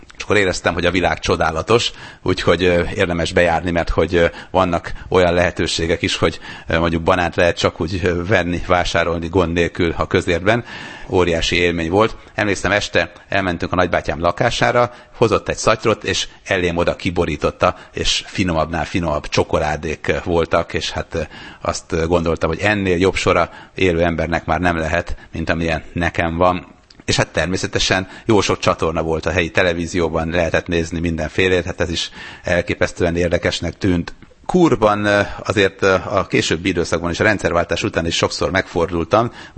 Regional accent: Sopron, Győr-Moson-Sopron, Hungary; now in Switzerland; Sopronban, ahol felnőttem.

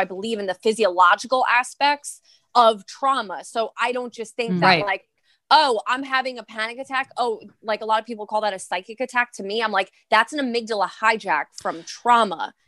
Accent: Brooklyn, New York, United States; also born or lived in Staten Island; Yeah. I'm from Brooklyn, Staten Island.

